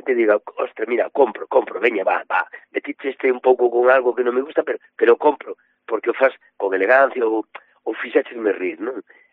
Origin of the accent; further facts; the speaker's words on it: Galicia, Spain; ese humor negro que temos nos os galegos temos unha maneira de entender a morte completamente distinta ao resto de España.